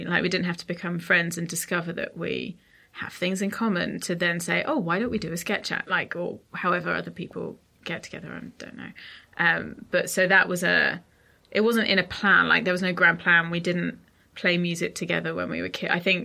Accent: Portsmouth, South East England, United Kingdom; Hailing Island, we're from Portsmouth, so okay.

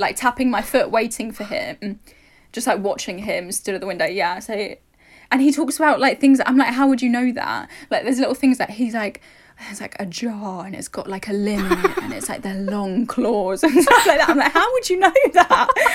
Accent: London, United Kingdom; growing up in London

